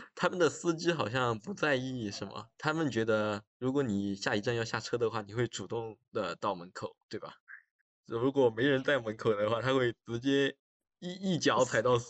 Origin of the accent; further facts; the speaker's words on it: Chongqing, China; 说实话，作为一个重庆人，跑到外地来，真的想的是，就是这玩意能吃